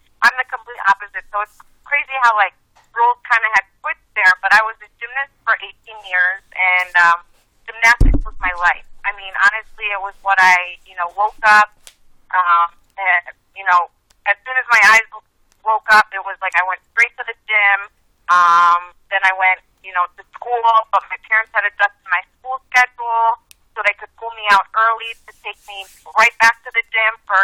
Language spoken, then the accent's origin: English; Cleveland, Ohio, United States; So my story is, you know, I grew up in Cleveland, Ohio, you know, just a little humble girl.